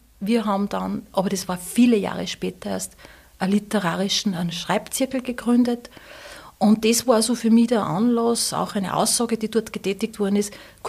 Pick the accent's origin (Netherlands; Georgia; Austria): Austria; Steyr, Upper Austria; born there; now in Reichraming, Austria; Ja, geboren bin ich in Steyr, das ist richtig, da komme ich jetzt kurz drauf zurück. Ich wohne aber in Reichhamming, schon seit vielen Jahren.